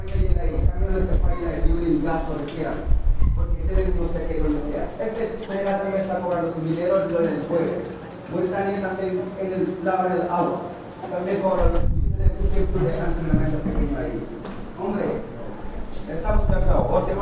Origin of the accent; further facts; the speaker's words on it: Gambia; Yo también, mi gobierno mismo que es Gambia, no es político.